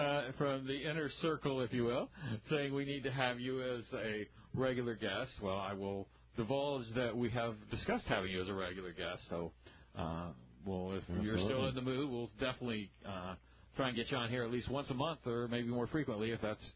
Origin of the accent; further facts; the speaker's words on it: Southern United States, United States; Well, way, way back, I grew up in the South during the days of desegregation in the 60s